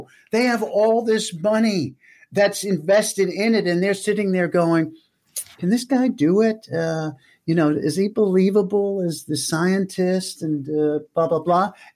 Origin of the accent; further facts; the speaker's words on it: New York, United States; I grew up in New York, as you could tell.